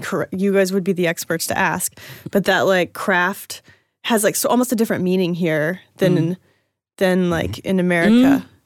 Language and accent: English; Lexington, Kentucky, United States; now in New York, United States; I am originally from Kentucky, from Lexington, Kentucky, but I have been living in New York for about 10 years now